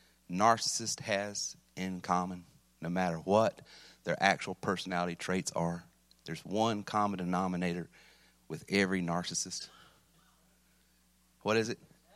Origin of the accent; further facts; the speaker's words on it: Missouri, United States; I'm from Missouri. I'm the show me state.